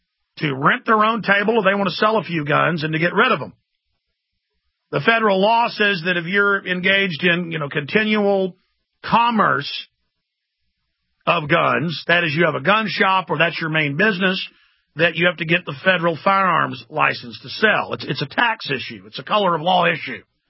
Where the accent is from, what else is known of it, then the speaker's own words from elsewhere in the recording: Dallas, Texas, United States; now in Austin, United States; I'm from Dallas, Texas. And I love Texas, but I love Austin.